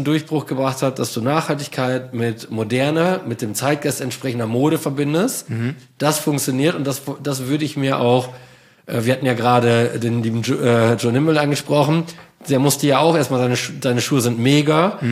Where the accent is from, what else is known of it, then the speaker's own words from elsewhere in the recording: North Rhine-Westphalia, Germany; als Münsterländer